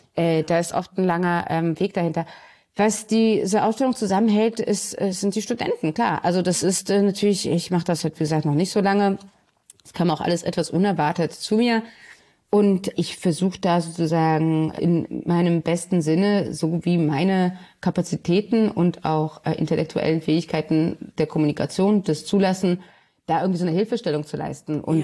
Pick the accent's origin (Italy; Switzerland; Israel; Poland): Poland; Katowice, Silesian Voivodeship; Aber das hängt natürlich auch alles damit zusammen, wo ich groß geworden bin. Mein Vater hatte damals eine Galerie in Katowice.